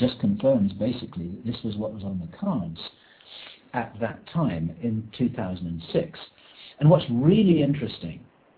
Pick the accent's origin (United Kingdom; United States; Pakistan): United Kingdom; England